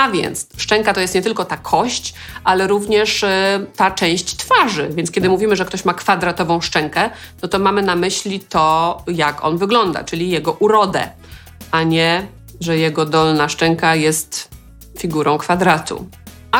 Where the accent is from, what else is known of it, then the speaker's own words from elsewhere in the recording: Silesian Voivodeship, Poland; Tak się mówiło na Śląsku. Skąd pochodzę? Nie wiem, czy znacie to słowo.